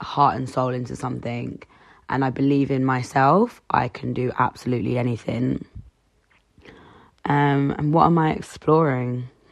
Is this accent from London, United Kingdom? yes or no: yes; London, United Kingdom; I'm 26 and I'm from North London.